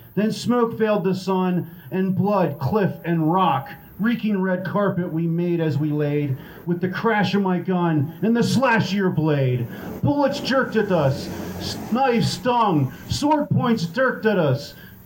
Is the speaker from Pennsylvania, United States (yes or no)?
yes; Marietta, Pennsylvania, United States; from Marietta, Pennsylvania